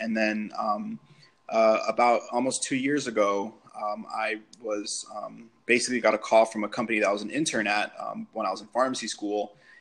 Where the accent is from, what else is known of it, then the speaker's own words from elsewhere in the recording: Miami, Florida, United States; So I grew up actually in Miami, Florida. It's where I still currently live